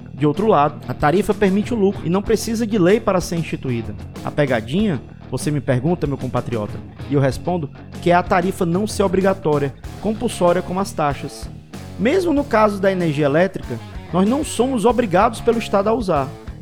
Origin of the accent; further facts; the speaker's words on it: Fortaleza, Ceará, Brazil; o caso da minha cidade natal, a Bela Fortaleza